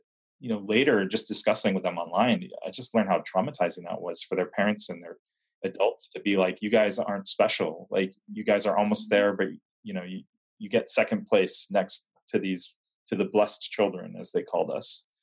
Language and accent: English; Tarrytown, New York, United States; Well, you know, I have to say that myself growing up in Tarrytown